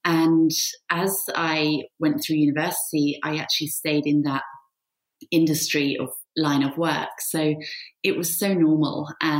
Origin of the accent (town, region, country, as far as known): Switzerland; born or raised there; moved away; also born or lived in United Kingdom